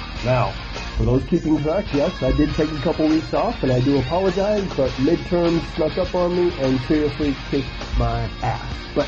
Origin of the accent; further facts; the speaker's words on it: United States; I'm American, sorry, so we have hard S's.